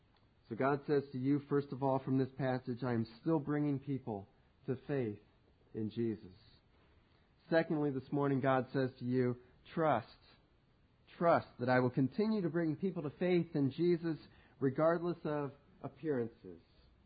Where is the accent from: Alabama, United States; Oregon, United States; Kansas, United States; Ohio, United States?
Ohio, United States; I grew up outside Columbus, Ohio, rooting for Ohio State from the time I was a little boy